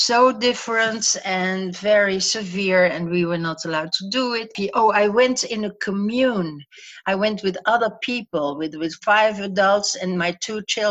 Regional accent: Breda, North Brabant, Netherlands; I grew up in Breda, yeah.

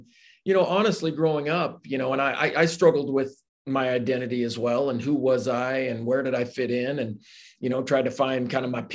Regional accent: Portland, Oregon, United States; born there; So I was born in Portland, Oregon, and I lived in a orphanage called Waverly Children's.

